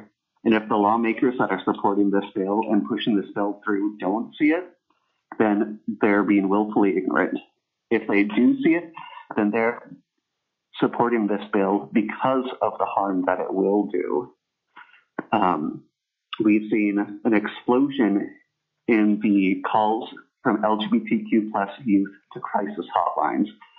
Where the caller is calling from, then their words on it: Juneau, Alaska, United States; I'm calling from Juneau representing myself.